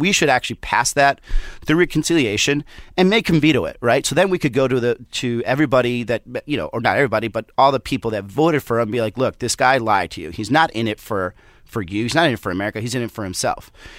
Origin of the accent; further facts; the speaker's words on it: Southwest, United States; I'm from the Southwest, right? So the shit taco they're going to try to make us eat, it's going to be worse.